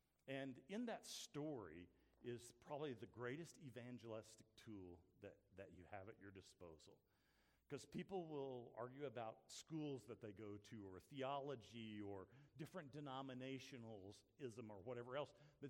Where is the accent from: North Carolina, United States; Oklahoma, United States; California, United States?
Oklahoma, United States; Guthrie; When I was born in Guthrie, Oklahoma, and raised there, I thought I would never, ever leave Logan County, Oklahoma, to do anything.